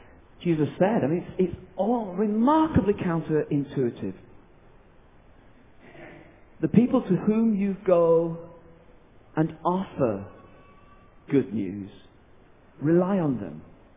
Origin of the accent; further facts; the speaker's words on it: United Kingdom; I'm British, as you now have established.